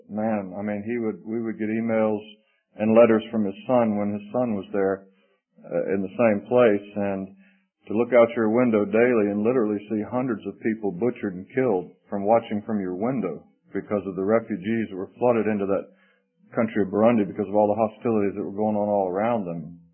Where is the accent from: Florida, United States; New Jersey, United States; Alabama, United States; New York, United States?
Florida, United States; Jacksonville; Carl grew up in Jacksonville, my hometown, so he would come to the assembly there whenever he was in the area.